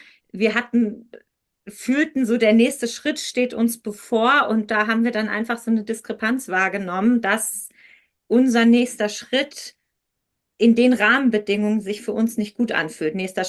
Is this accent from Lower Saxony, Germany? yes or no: yes; Lower Saxony, Germany; Ich komme aus dem Osnabrücker Land